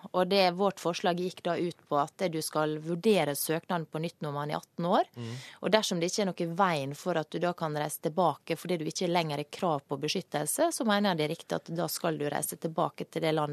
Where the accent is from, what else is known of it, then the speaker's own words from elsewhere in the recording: Møre og Romsdal, Norway; Jeg er jo sunnmøring og ser lys på fremtiden.